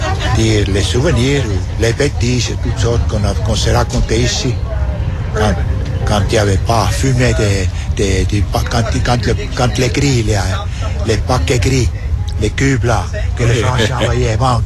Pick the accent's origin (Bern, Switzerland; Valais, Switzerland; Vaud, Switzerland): Bern, Switzerland; Burtorf; moved away as an adult; Et le 16 décembre 36, je suis parti de Burtorf, c'est dans l'Emmental, près de Berne. Je suis parti.